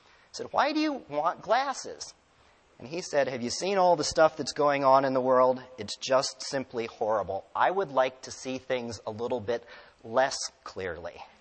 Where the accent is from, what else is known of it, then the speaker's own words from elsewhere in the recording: Ohio, United States; The guy next to me was from Iowa. I introduce myself and say that I'm from Ohio.